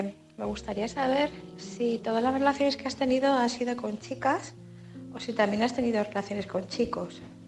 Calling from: Madrid, Community of Madrid, Spain; corresponsal de Madrid

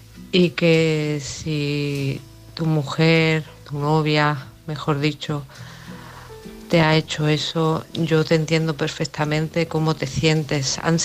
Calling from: Málaga, Andalusia, Spain; de Málaga.

